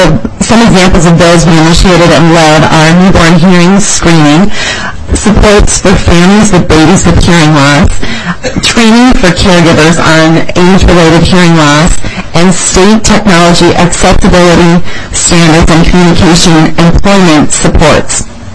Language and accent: English; Willmar, Minnesota, United States; I am from Wilmer, Minnesota